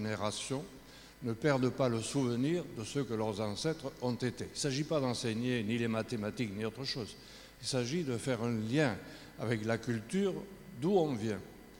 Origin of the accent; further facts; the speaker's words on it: Occitanie, France; moi je suis occitan aussi